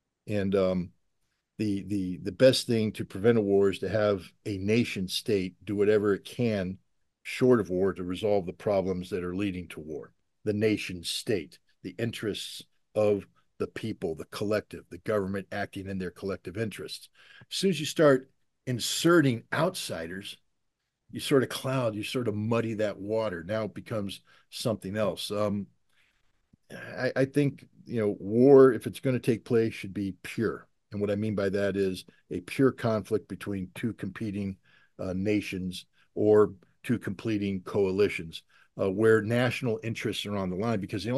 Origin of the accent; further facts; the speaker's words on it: United States; I'm an American.